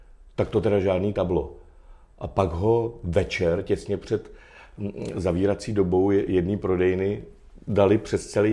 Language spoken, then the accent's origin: Czech; Cheb, Karlovy Vary Region, Czechia; Jsem z Chebu.